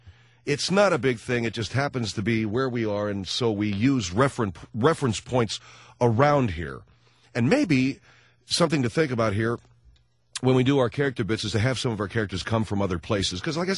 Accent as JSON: {"language": "English", "town": "Los Angeles", "region": "California", "country": "United States", "tie": "born or raised there", "said": "because I come from Los Angeles, and because I live here and our show originates from here, we do reference the place because it gives us a point of reference. It isn't because I think it's so fantastic to live here, although it's my hometown."}